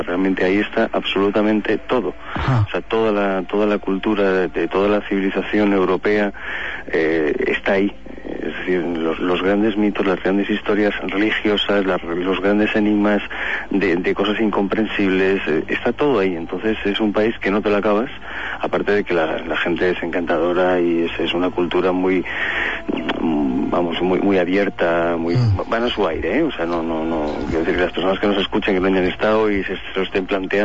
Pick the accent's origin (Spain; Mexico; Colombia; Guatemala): Spain; Balearic Islands; Yo soy de Menorca, entonces desde muy pequeñajo podría decirse que he mamado toda la historia de las taulas, los monumentos megalíticos que tenemos ahí